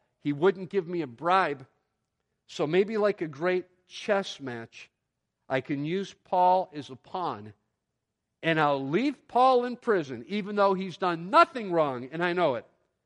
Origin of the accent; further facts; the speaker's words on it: Cleveland, Ohio, United States; I grew up in Cleveland, and I grew up a sports fan in Cleveland.